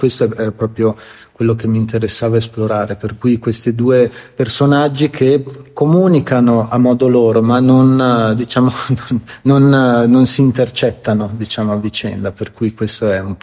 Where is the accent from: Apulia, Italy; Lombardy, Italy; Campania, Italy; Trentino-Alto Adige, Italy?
Trentino-Alto Adige, Italy; Bolzano; Sono di Bolzano.